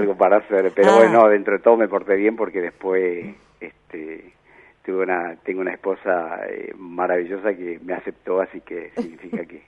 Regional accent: Misiones, Argentina; No, mira, yo provengo de la provincia de Misiones, una familia muy humilde, donde somos 9 hermanos.

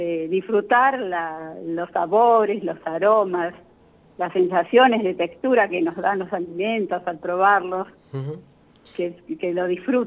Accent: Buenos Aires, Argentina; moved away as an adult; now in Salta, Argentina; Soy de Buenos Aires, pero hace 12 años vivo en Salta, sí.

